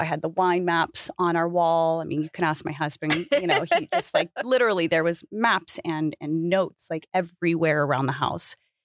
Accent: California, United States; I worked for a fine dining steakhouse, and I'm from Southern California.

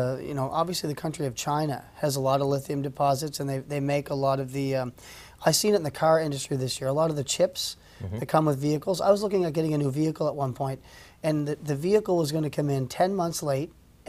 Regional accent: Canada; I mean, I'm Canadian. We have a great winter season

